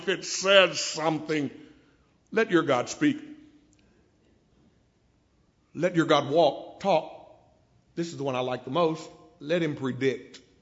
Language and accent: English; Oklahoma, United States; When I was a boy growing up in Oklahoma, probably in Missouri too, there was this little joke.